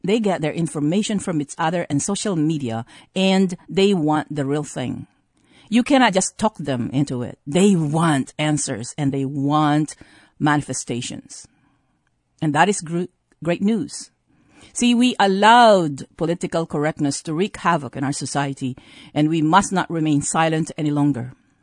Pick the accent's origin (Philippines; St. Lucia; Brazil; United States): Philippines; born there; See, I was born in the Philippines with a brown skin.